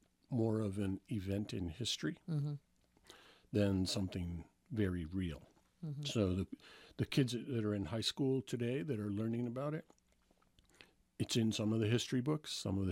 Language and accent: English; New York, United States; So I was from New York.